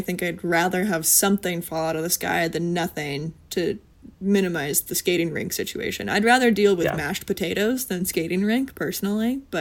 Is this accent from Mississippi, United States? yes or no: no; Bayfield, Wisconsin, United States; So I'm originally from Bayfield